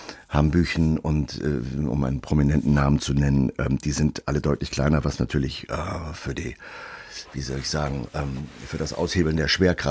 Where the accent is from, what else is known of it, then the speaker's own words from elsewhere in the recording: Northern Germany, Germany; Ich bin leidenschaftlich im Norden aufgewachsen mit Meer, mit Wind und Meer.